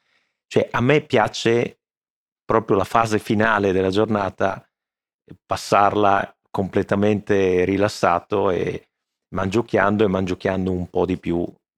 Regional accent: Veneto, Italy; intanto sono veneto, è una famiglia di produttori di vino da un sacco di anni

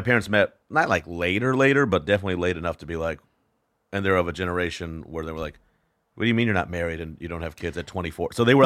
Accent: Fort Worth, Texas, United States; I'm from Fort Worth, which is about 3 hours north of here.

